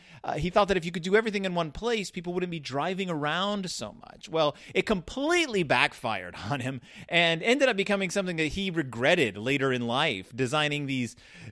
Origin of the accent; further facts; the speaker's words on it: Spring, Texas, United States; Our mall was Willowbrook Mall. I grew up in Spring, Texas. In order to get to the mall, it was about a 15-minute drive from the house.